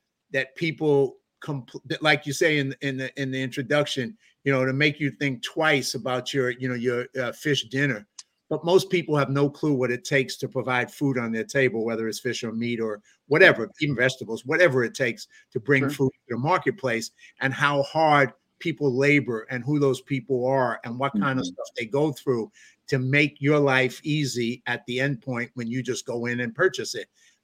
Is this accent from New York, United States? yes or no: yes; New York, United States; now in California, United States; I'm a New Yorker in California, right?